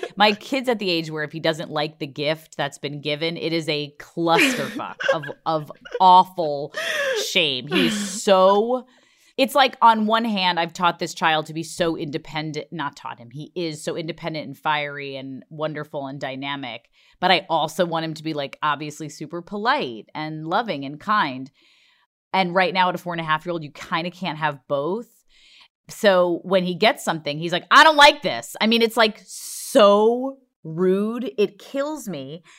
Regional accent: Long Island, New York, United States; Obviously, I'm from Long Island

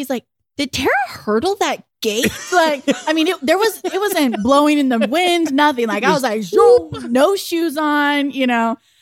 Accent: El Paso, Texas, United States; I grew up in El Paso and can't say it.

